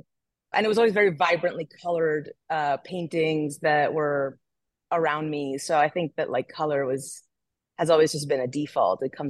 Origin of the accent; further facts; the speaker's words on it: Barranquilla, Atlántico, Colombia; I come from Barranquilla in Colombia, which is the birth of magic realism.